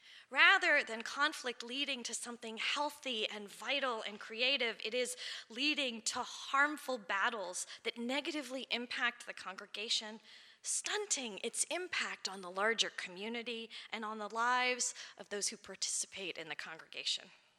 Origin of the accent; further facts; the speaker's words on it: Chantilly, Virginia, United States; also born or lived in Minneapolis, United States; But the place I call home is Virginia. I was raised in Northern Virginia, in Chantilly, near Dulles Airport, at a time when it was rolling fields and pop-up developments.